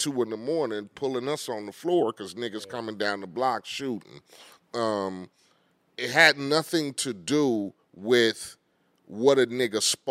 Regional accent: Compton, California, United States; also born or lived in Lynwood; I grew up in South, you know, we had a house in, I want to say, Linwood area. When I was a kid, maybe about 4 years old, you know, everything was great. And, you know, but once my parents got divorced and we moved to Compton and I was around 6 years old

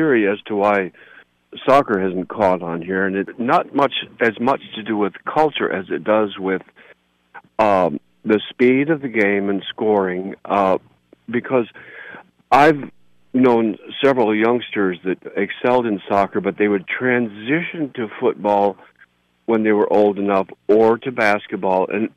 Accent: United States; you know, as an American, you gravitate towards football, baseball, and basketball

